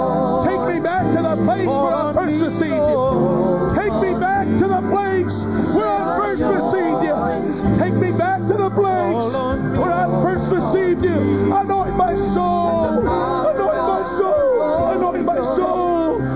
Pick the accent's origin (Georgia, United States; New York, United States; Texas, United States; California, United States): California, United States; San Diego; I want to tell you, I'm from San Diego. They've been waiting 35 years for a Super Bowl.